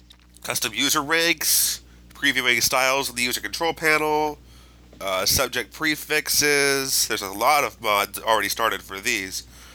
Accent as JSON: {"language": "English", "town": "San Francisco", "region": "California", "country": "United States", "said": "from San Francisco, California."}